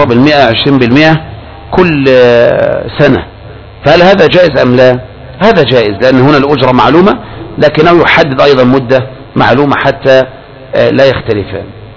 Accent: Egypt; زي الإجارة اللي كانت عندنا في مصر من زمان المضى

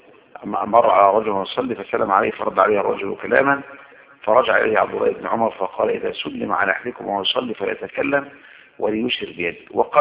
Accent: Egypt; أما أنا من هنا من مصر

